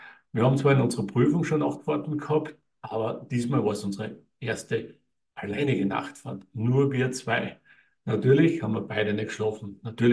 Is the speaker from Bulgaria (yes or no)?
no; Austria; weil schließlich sind wir aus Österreich. Österreich hat kein Meer.